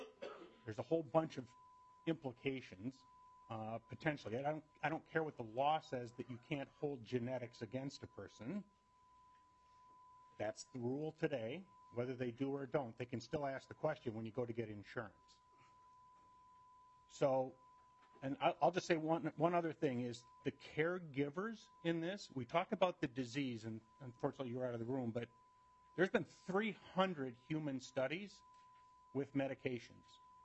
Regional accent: Apple Valley, United States; I'm from Apple Valley.

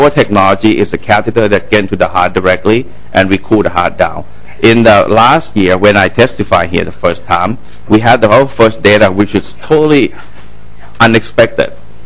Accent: Thailand; English is a second language; moved away as an adult; now in United States; I'm originally from Thailand. I grew up in Thailand. I came here for graduate school.

